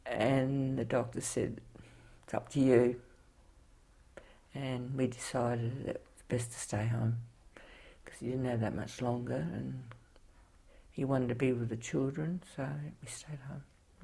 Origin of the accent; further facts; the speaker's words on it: Australia; born there; I was born in Australia, but they said, you're not, people think I'm Italian because I speak with my hands.